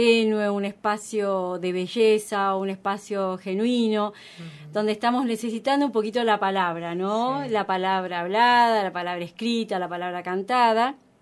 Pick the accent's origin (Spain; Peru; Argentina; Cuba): Argentina; Mendoza; Yo soy de Mendoza.